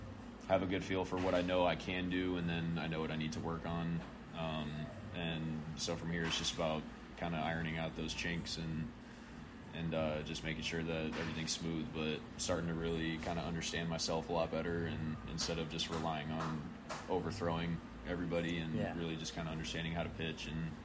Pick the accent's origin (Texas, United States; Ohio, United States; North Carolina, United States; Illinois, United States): Illinois, United States; Chicago; Yeah, I mean, I'm from Chicago. You know, baseball's only played probably 4 months out of the year, 5 months out of the year.